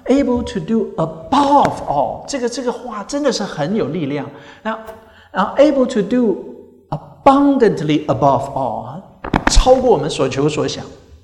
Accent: United States; 我们美国人喜欢说 I love you, I love you 啊

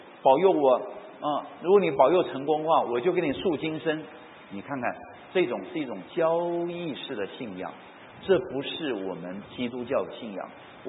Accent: Taiwan; 我们在农村长大呢，台湾因为信仰自由，哇，一个村子里面，小小村子十几个偶像啊

